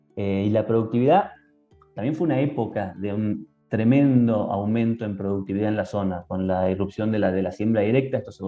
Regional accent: Argentina; also born or lived in Canada; Mis padres en el año 78 emigran a Canadá. De hecho, yo nací ahí, yo soy canadiense. Hicieron carrera en Canadá y en el 86 volvieron a Argentina.

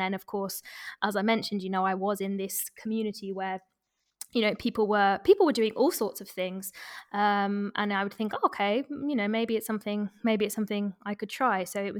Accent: London, United Kingdom; now in Lisbon, Portugal; I mean, I'm from London, where, you know, everything is fast paced.

